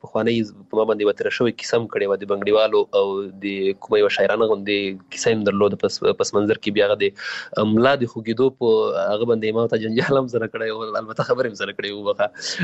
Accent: Paktika, Afghanistan; born or raised there; also born or lived in Waziristan, Pakistan

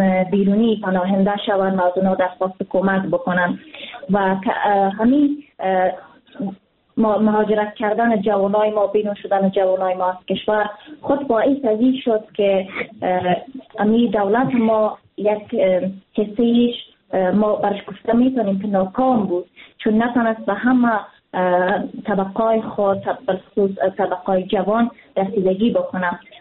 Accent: Afghanistan; فراموش کرده بودیم که ما یک افغان هستیم

